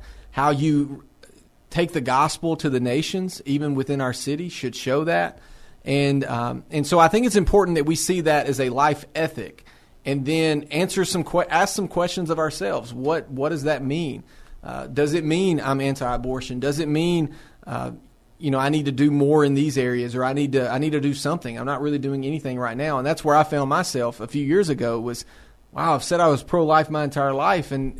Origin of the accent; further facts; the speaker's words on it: Tennessee, United States; You have me who was born and raised on a dairy farm in the middle of nowhere, Middle Tennessee.